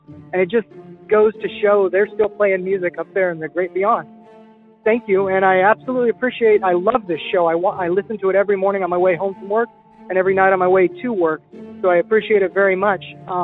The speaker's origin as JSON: {"language": "English", "region": "Idaho", "country": "United States", "said": "I'm from Idaho."}